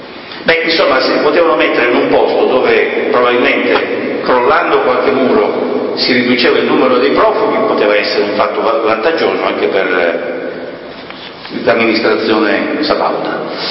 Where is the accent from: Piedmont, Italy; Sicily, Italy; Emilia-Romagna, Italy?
Piedmont, Italy; Turin; A Torino, io vengo da Torino